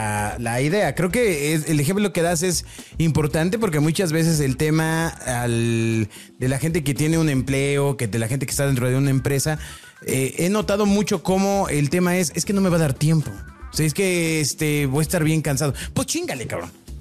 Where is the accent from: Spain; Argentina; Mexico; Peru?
Mexico; como muchos mexicanos queremos sacar una idea, un emprendimiento adelante